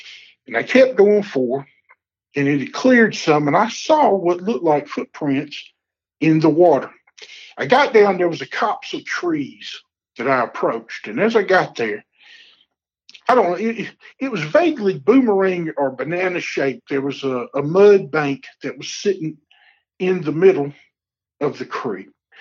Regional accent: Southern United States, United States; born or raised there

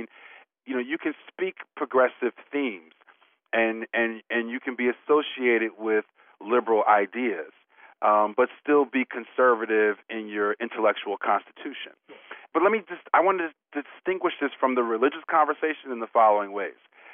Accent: Newark, New Jersey, United States; And I'm from Newark, New Jersey. Cards on the table, okay?

